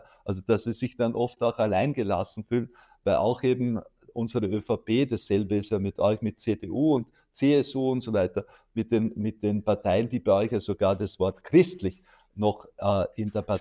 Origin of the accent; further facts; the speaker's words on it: Austria; bei uns in Österreich